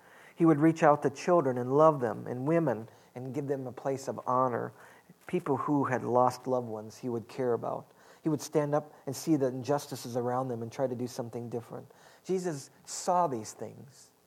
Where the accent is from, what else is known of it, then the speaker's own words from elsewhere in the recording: Midwest, United States; I said, I grew up in Midwest, and I just don't know that.